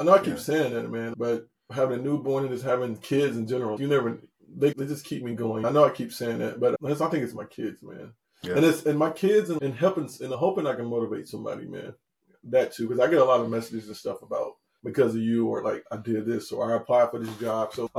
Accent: Chicago, Illinois, United States; Man, I'm from Chicago.

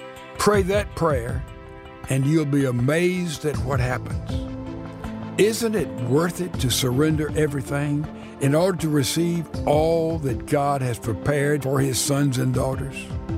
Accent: Texas, United States; you know, I'm from the South, and we here in Texas, we open the door for ladies.

